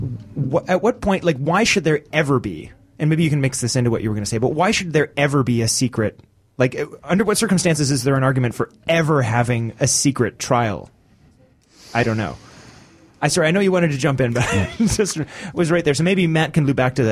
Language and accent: English; Canada; these companies, private companies' interests are in opposition to mine as a Canadian's